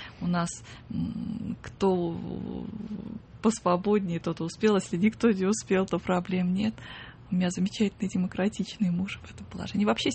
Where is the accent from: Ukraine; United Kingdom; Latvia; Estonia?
United Kingdom; London; also born or lived in Moscow, Russia; Вот когда меня увезли в 9 месяцев в Лондон